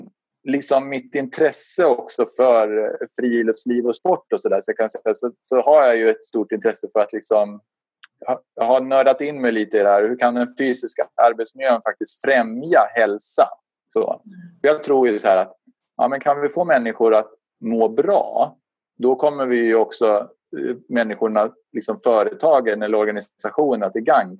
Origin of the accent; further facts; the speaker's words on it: Stockholm, Stockholm County, Sweden; now in Sandviken, Sweden; och bor i en liten stad i Gästrikland, Sandviken. Är egentligen född och uppvuxen i Stockholm då, men har bott i Sandviken länge.